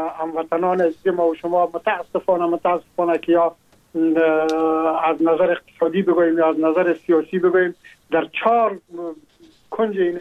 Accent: Afghanistan; now in France

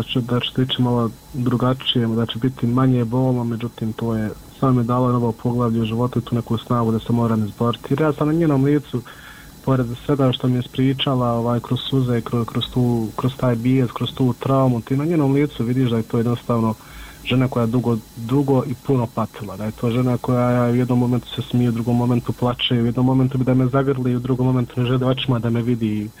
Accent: Miljevina, Republika Srpska, Bosnia & Herzegovina; mi smo svi gore iz Miljevine

